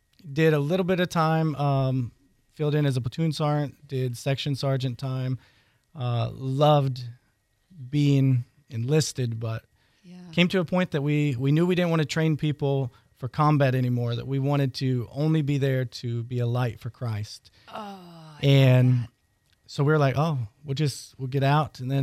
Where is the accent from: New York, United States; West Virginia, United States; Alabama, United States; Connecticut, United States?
West Virginia, United States; Huntington; also born or lived in Wayne; Yeah, I'm from Huntington, West Virginia. Really born in, born in Huntington, lived in Wayne, West Virginia, then lived in Huntington for a while.